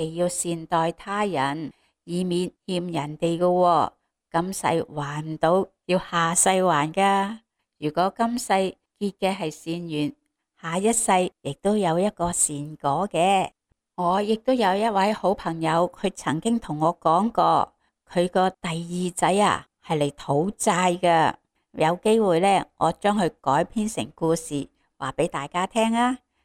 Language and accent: Cantonese; China